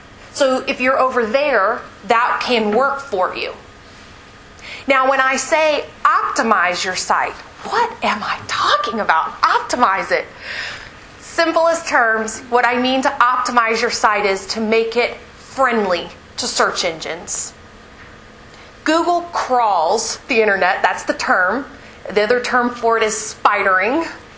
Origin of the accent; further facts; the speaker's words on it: Orlando, Florida, United States; I'm from Orlando, Florida, and work with a number of communities in Florida